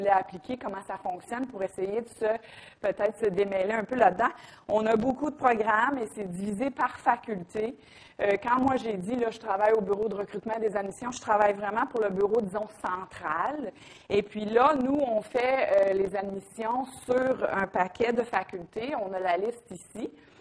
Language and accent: French; Quebec City, Quebec, Canada; Moi, je viens aussi de Québec, la ville de Québec.